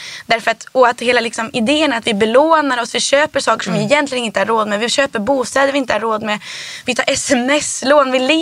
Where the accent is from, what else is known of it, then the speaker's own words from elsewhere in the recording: Rättvik, Dalarna County, Sweden; jag är uppvuxen, först så växte jag upp i Rättvik i Dalarna. Mm. Där var det hur mycket spelmän som helst. Men min familj kom från Västernorrland. Vi var inte från Dalarna.